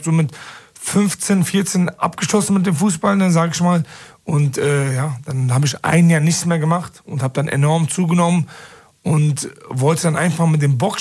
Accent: Bochum, North Rhine-Westphalia, Germany; ich bin in Bochum mehr oder weniger groß geworden, ne? Also zwar Wattenscheid, aber Wattenscheid ist immer so, ich sag mal, hat auch immer zu Bochum gehört, meiner Meinung nach.

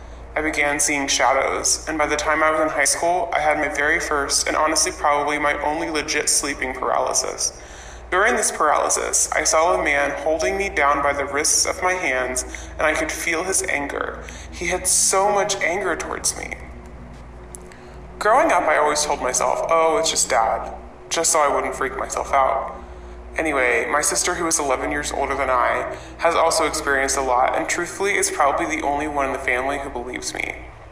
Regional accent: North Carolina, United States; I'm from North Carolina.

